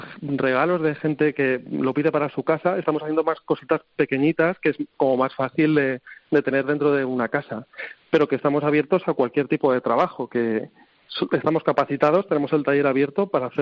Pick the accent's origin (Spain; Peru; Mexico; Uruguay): Spain; Valencian Community; yo soy valenciano, me dedico a esto hace no mucho tiempo, 7 años, no soy una persona tampoco muy mayor